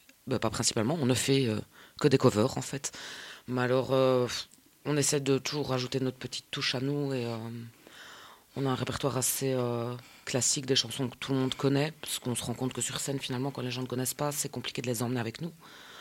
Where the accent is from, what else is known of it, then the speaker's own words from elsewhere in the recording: Belgium; je suis belge au départ, donc l'envie de venir du côté belge.